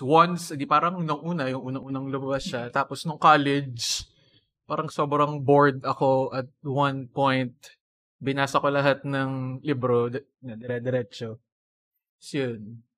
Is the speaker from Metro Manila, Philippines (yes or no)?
no; Lucena, Calabarzon, Philippines; dito sa amin sa Lucena, wala pang SM. So, walang national bookstore.